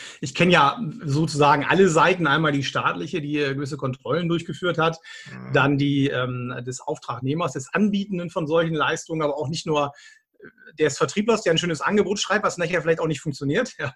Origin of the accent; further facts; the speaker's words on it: Bremen, Germany; ich komme aus Bremen, wenn ich es mal kurz erwähnen darf